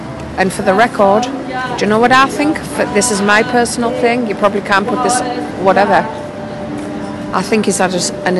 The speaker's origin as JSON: {"language": "English", "town": "Durham", "region": "North East England", "country": "United Kingdom", "said": "I'm from Durham."}